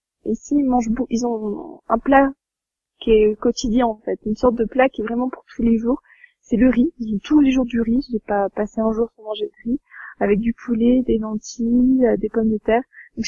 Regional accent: Le Mans, Pays de la Loire, France; now in Ecuador; je viens du Mans, dans la Sarthe, et je viens d'avoir mon bac l'année dernière, et je suis en échange en Équateur.

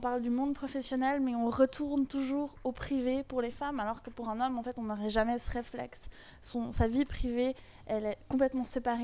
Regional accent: Fribourg, Switzerland; Alors moi initialement je viens de Fribourg.

